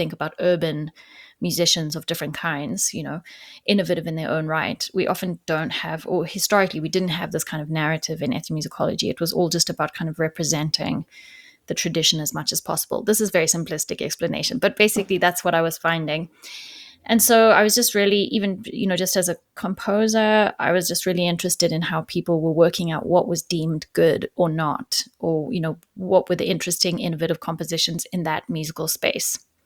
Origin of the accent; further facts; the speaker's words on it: Johannesburg, Gauteng, South Africa; also born or lived in Eswatini; So yeah, I'm South African. I grew up partially in Johannesburg, the main city in, well, one of the main cities in South Africa, and then partially in Eswatini, which is a very small kingdom that is between South Africa and Mozambique.